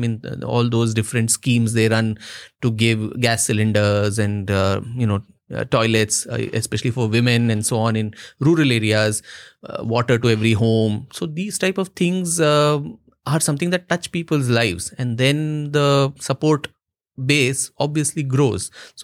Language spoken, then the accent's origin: English; Karnataka, India; I'm from Karnataka and I know that there was popular discontent against the government there, the incumbent BJP government